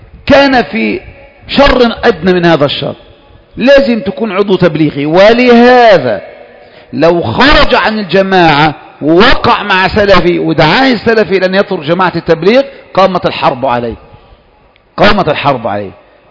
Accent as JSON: {"language": "Arabic", "region": "Kafr El Sheikh Governorate", "country": "Egypt", "lives_now": "Faiyum, Egypt", "said": "أنا منين أصلا؟ أنا منين؟ أنا في الفيوم أو جاي لك الفيوم، أنا منين أصلا؟ أنا من كفر الشيخ،"}